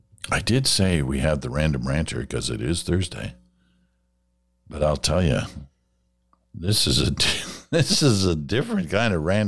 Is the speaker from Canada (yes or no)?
yes; Canada; But at our core, we're Canadian.